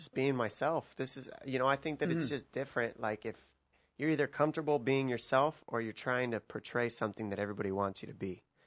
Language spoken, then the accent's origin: English; Arizona, United States; now in San Diego, United States; I'm from Arizona. That's where I was raised, but I was born in San Diego, and now I live in San Diego.